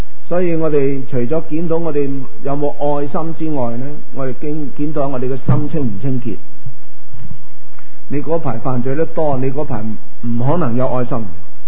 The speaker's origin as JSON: {"language": "Cantonese", "country": "China", "said": "我哋中国人讲嘅良心"}